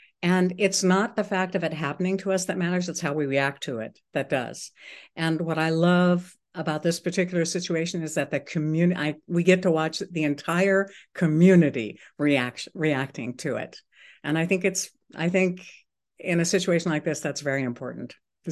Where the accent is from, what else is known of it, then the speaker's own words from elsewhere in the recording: Seldovia, Alaska, United States; My hometown of Saldovia, which is right across the bay from me here, had a one room public library that was built up by the postmistress of the town.